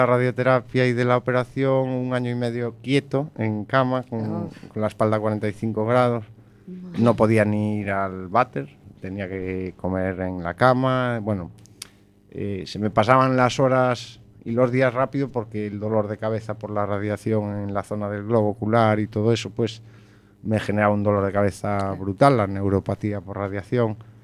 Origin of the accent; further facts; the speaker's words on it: Ourense, Galicia, Spain; soy de Orense y me enseñaron a nadar allí en Orense, en Loira. Mi abuelo paterno era de Coruña y veníamos en verano aquí.